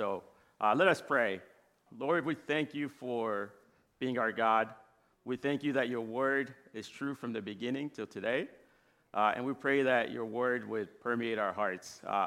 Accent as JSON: {"language": "English", "country": "Angola", "tie": "born or raised there", "said": "I grew up, I was born and raised in Angola near the ocean. And I loved going to the beach."}